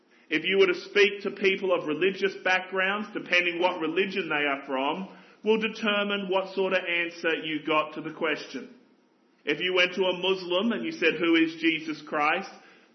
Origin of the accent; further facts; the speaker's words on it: Australia; as you can tell from my accent, it's not a Cornish accent. It was even further drive from Australia